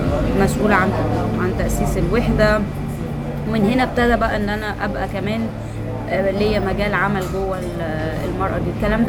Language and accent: Arabic; Cairo, Cairo Governorate, Egypt; اتولدت وكبرت في القاهرة.